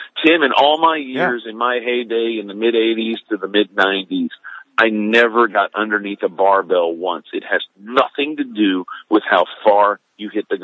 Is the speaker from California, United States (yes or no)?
no; Dallas, Texas, United States; I'm from Dallas.